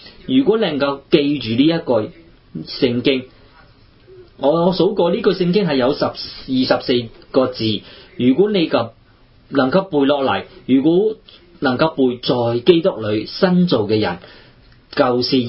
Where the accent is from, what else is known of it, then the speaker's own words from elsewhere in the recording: Hong Kong; 亦有我好似我嚟自香港咁样